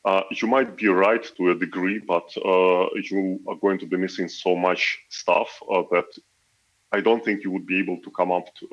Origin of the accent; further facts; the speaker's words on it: Ukraine; because I'm from Ukraine